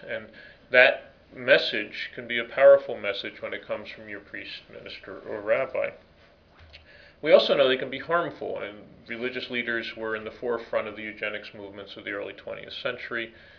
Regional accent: New Mexico, United States; I'm from North New Mexico now. I've been in Connecticut for 20 years, but New Mexicans, I have a feeling, won't adhere nearly as much as Connecticut.

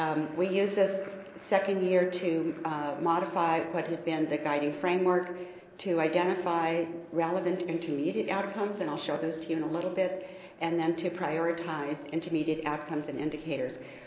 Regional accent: New Mexico, United States; also born or lived in North Carolina; And I'm from New Mexico, although I spent 14 years in North Carolina.

